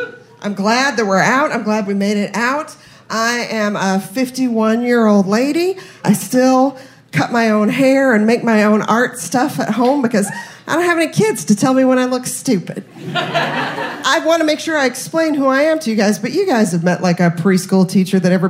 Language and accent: English; Denver, Colorado, United States; And because I was a kid from Denver, I did love school when I was a kid.